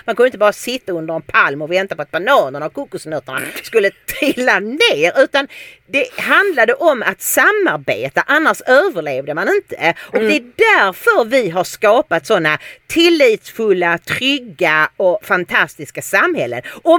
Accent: Sweden; de tillåter inte oss svenskar att säga att vi är svenskar

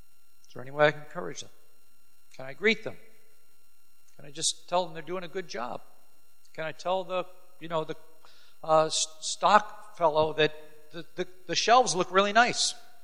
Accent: New York, United States; I was raised on Long Island

